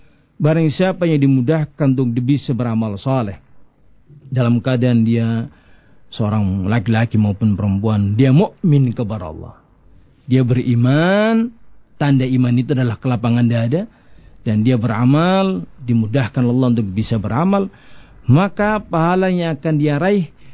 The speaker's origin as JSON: {"language": "Indonesian", "region": "Java", "country": "Indonesia", "said": "Saya orang Jawa jadi manggilnya Mas ya."}